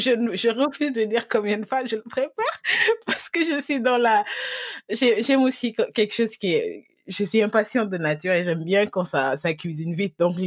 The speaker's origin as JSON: {"language": "French", "country": "Senegal", "said": "en tant que Sénégalaise"}